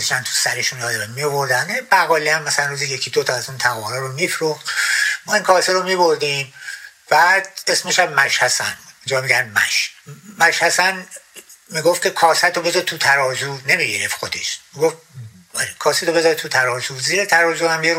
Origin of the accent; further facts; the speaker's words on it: Nahavand, Hamadan, Iran; born there; زمان ما تو شهرهای کوچیکی مثل نهاوند که من در اونجا به دنیا اومدم